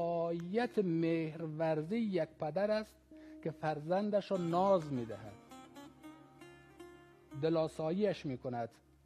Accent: Afghanistan; به عنوان یک افغانستانی امیدوار هستم

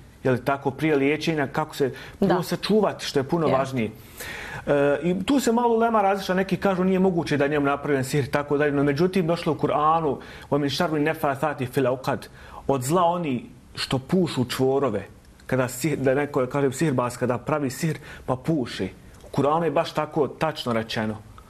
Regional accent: Bosnia & Herzegovina; Ne samo kod nas u Bosni i Hercegovini

